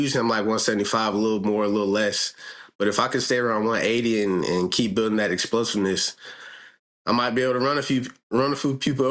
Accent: United States; growing up in the States, you know, all we think about is the NFL.

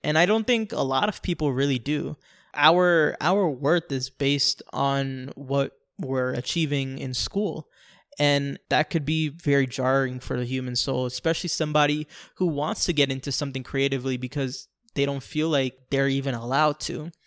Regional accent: New York, United States; born there; when I was born in New York, there was a family that lived in the floor above us

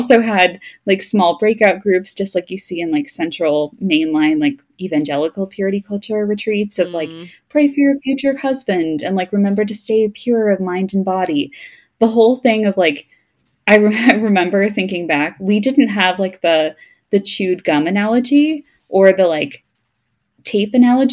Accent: Crystal Lake, Illinois, United States; also born or lived in Louisville; So I was born in Louisville. And at the time that I was five, we moved up to Crystal Lake, Chicago, which was lovely, yeah.

